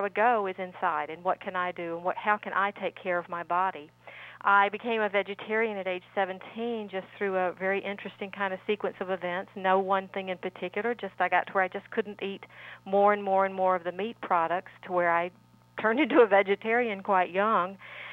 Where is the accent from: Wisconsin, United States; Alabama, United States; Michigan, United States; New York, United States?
Alabama, United States; Birmingham; And Birmingham was my hometown. I was in Miami, Florida at the time, and I was just fascinated.